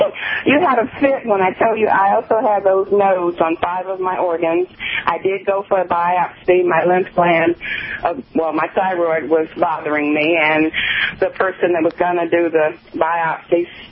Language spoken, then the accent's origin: English; Pensacola, Florida, United States; also born or lived in Michigan; Well, I was reared in Pensacola, Florida, and I lived quite a few places.